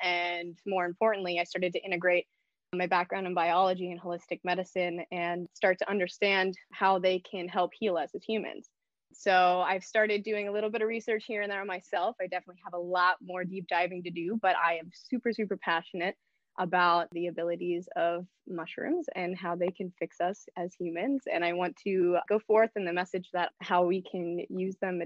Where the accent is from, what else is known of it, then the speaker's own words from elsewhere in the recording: Pennsylvania, United States; I just finished my undergraduate in Florida. There's not a lot of mushrooms there, but I'm from Pennsylvania traditionally.